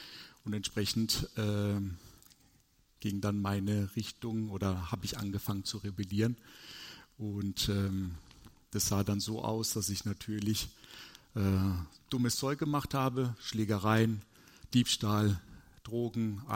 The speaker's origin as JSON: {"language": "German", "town": "Karlsruhe", "region": "Baden-Württemberg", "country": "Germany", "tie": "born there", "lives_now": "Karlsbad, Germany", "said": "ich bin 45 Jahre alt, gebürtiger Karlsruher mit kroatischen Wurzeln. Bin jetzt zugezogen nach Karlsbad-Mutschelbach, kannte ich vorher nicht."}